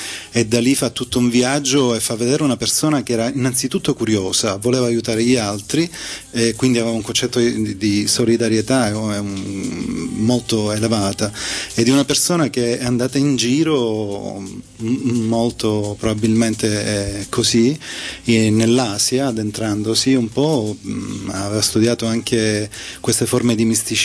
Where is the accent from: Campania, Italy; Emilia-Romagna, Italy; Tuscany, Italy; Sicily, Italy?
Sicily, Italy; Palermo; also born or lived in Rome; now in Barcelona, Spain; io sono di Palermo, per cui volevo una città. Stando a Roma per tanti anni